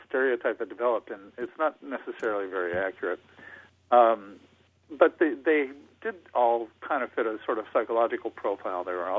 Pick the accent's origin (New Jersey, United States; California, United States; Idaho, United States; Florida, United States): Idaho, United States; Well, actually, I was—I grew up in Idaho and was working in northern Idaho in the Panhandle area in the late 70s.